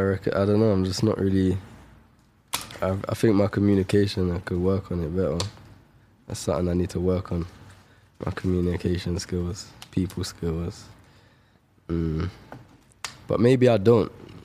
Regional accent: Shepherd's Bush, London, United Kingdom; I'm doing Shepherd's Bush. It's my hometown, and it's a smaller show, but I prefer it like that anyway.

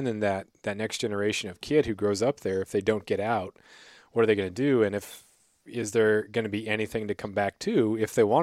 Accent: Klawock, Alaska, United States; When I grew up in Klawak, and my graduating class had 16 kids in it

